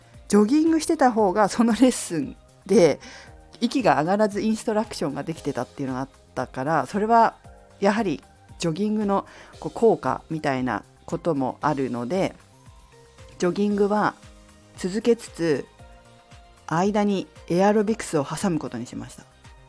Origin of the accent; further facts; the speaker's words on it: Fukushima, Japan; 私の実家は福島県福島市でリンゴと桃の果物農家をしています。